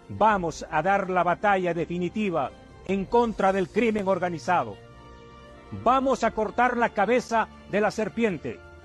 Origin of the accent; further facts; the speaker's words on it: Colombia; Y el 98% de la industrialización de la cocaína no se produce aquí en este país, en Colombia.